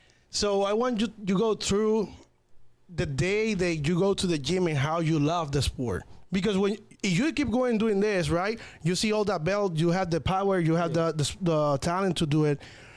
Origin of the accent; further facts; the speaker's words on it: Caguas, Puerto Rico; Oh, I'm from Caguas.